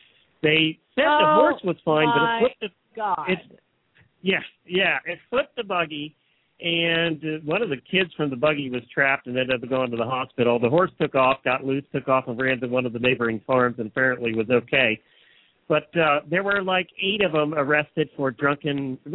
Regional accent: Pennsylvania, United States; growing up in Lancaster County, Pennsylvania, heart of Amish country

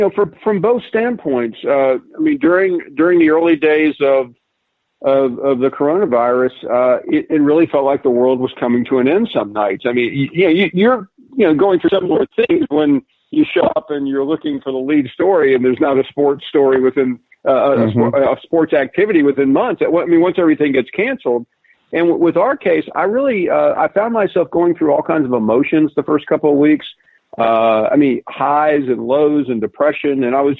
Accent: the South, United States; Even though I was born in the South, my parents and even my older sister are all from New York. So I had kind of that rather unusual upbringing.

